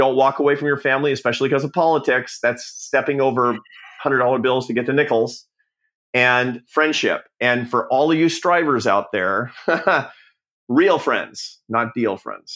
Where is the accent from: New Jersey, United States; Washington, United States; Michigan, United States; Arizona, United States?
Washington, United States; Seattle; My mom was a professional artist of you know, some renowned in the Pacific Northwest where I grew up in Seattle.